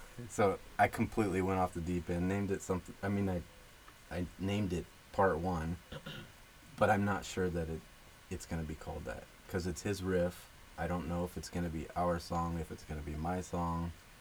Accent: Sacramento, California, United States; also born or lived in Oregon; I grew up in Sacramento up to that point in Natomas, North Highlands, where school was kind of scary sometimes.

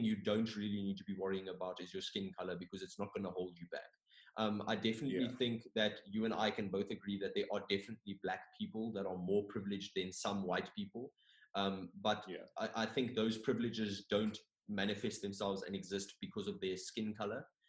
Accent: Botswana; I grew up in Botswana, and I was actually having a really in-depth, really great conversation with a friend of mine

